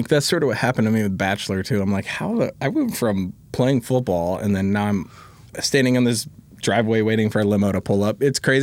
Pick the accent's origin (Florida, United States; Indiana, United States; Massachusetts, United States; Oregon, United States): Indiana, United States; Indianapolis; I was born in Indianapolis. So when he was with the Colts, like, I grew up watching Freeney off the edge and I loved it.